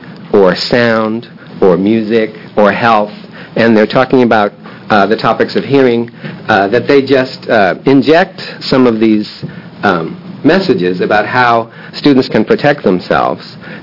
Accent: San Francisco, California, United States; also born or lived in Portland; Well, I grew up in San Francisco, worked down there. Most people said tinnitus. Moved to Portland, where there's the first tinnitus clinic in the world.

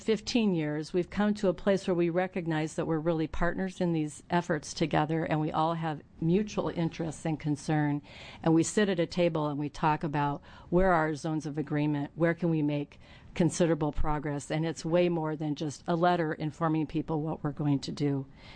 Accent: Oregon, United States; I was born and raised in Oregon, and fully half of my career has been in the state of Oregon

